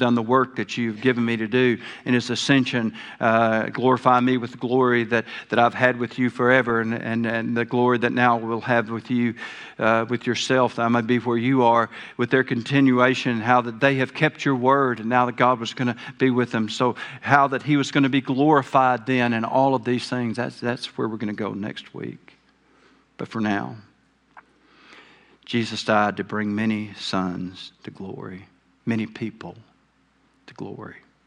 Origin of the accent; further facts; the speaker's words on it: the South, United States; accent: southern; Sorry for my southern accent. It sneaks out on me every now and then, whether I want it to or not.